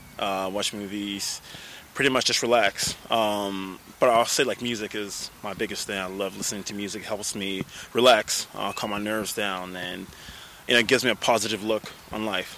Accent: Ghana; born there; also born or lived in South Africa; Yeah, my family's from Ghana. I was born in Ghana as well. So, you know, that's home for me.

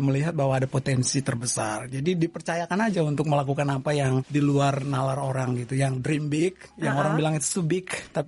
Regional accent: Ambon, Maluku, Indonesia; Kebetulan saya Ambon itu masuk dalam daerah target ya, daerah target.

